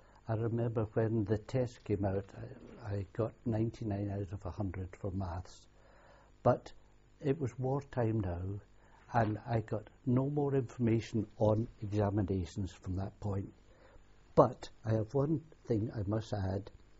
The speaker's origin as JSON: {"language": "English", "town": "Glasgow", "region": "Scotland", "country": "United Kingdom", "tie": "born there", "said": "I was born in Glasgow, Scotland, on the 7th of the 8th, 1926."}